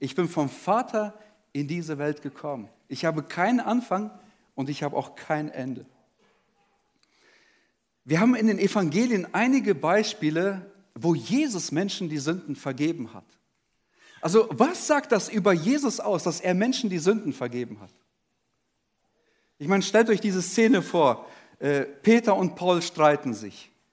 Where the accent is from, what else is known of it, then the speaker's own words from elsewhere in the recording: Almaty, Kazakhstan; ich komme aus Kasachstan, aus der Stadt Alma-Ata.